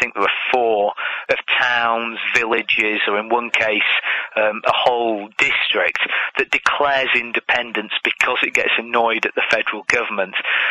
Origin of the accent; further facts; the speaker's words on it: United Kingdom; I'm quite a royalist, being British.